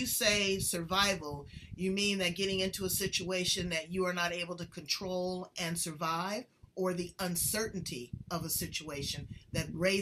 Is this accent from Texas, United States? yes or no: no; Los Angeles, California, United States; I love San Diego. I'm originally from Los Angeles. You know, I'm a city girl.